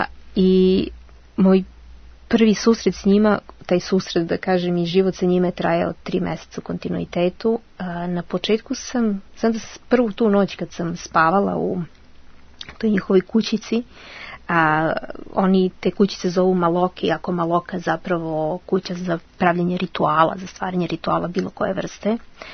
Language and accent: Serbian; Belgrade, Serbia; born there; Ja sam rođena u Beogradu